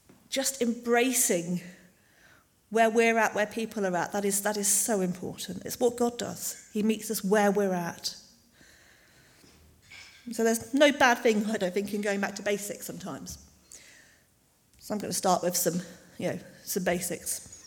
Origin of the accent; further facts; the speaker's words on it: Cambridge, East of England, United Kingdom; born there; now in Stroud, United Kingdom; The official paperwork says, you know, I was born in Cambridge. I was married in Coventry. I live in Stroud.